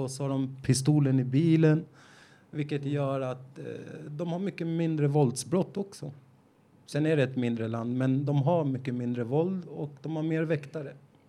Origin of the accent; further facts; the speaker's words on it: Norway; jag är norrman